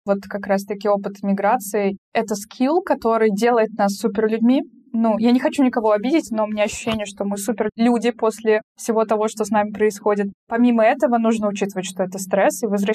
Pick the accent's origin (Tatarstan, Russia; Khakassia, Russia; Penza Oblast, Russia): Tatarstan, Russia; also born or lived in Bashkortostan; я уже жила в Испании, я по-испански более-менее разговариваю, и мне языки, в принципе, легко даются. В Турции мне было легко в том числе, потому что я из Татарстана.